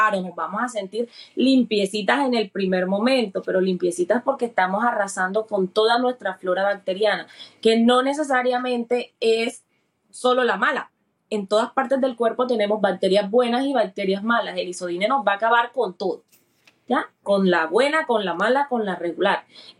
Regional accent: Cartagena, Bolívar, Colombia; Soy, pues, cartagenera. Yo nací en Cartagena, aunque mis papás, ambos, son de unos pueblitos de acá, de Bolívar. Mi mamá es de un pueblo llamado Sincerín y mi papá es de un pueblo llamado San Pablo.

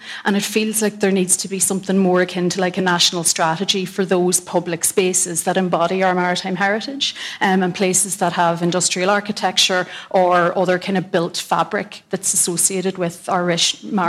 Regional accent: County Donegal, Ireland; Like, I'm from Donegal, you may have guessed.

